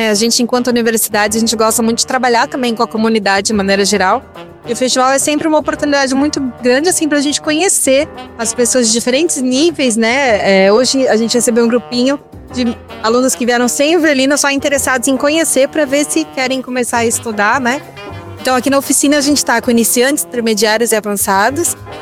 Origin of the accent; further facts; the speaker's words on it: São Paulo, Brazil; moved away as an adult; now in Maceió, Brazil; Eu sou de São Paulo, nasci em São Paulo, sou paulistana, mas eu já moro em Maceió há 8 anos, então já é minha segunda casa, minha casa de coração. Tenho 2 filhos alagoanos, né?